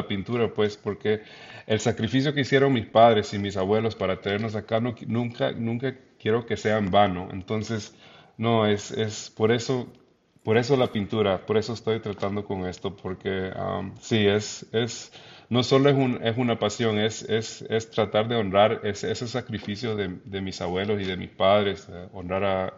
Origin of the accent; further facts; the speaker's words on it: El Salvador; now in Canberra, Australia; La familia, estamos, venimos de El Salvador y pues sí, es algo que. No había otra opción